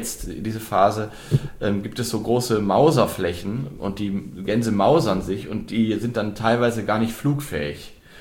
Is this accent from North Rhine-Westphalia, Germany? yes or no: yes; North Rhine-Westphalia, Germany; obwohl ich ja weit weg bin, aus NRW